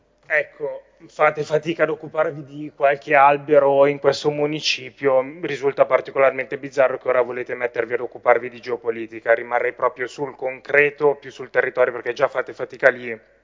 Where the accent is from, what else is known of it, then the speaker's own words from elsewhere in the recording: Milan, Lombardy, Italy; da milanese, da lombardo, sono orgoglioso che la nostra nazione, la nostra regione ospiti lui al Niguarda e gli altri al Policlinico di Milano